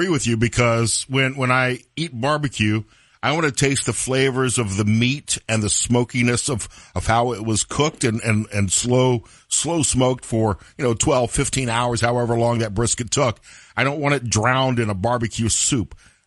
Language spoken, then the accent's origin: English; the South, United States; man, I'm from the South originally